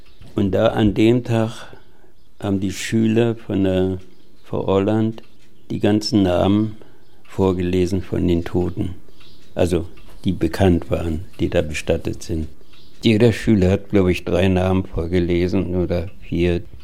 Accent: Berlin, Germany; Ich bin in Berlin geboren, in Weißensee. Später sind wir dann nach Malchow in die Stadtrandsiedlung gezogen. Das war 1938 und dort habe ich bis 1953 gelebt.

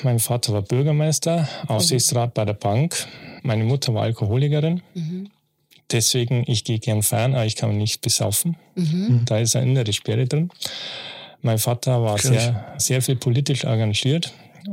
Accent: Bavaria, Germany; Ich bin aus Bayern.

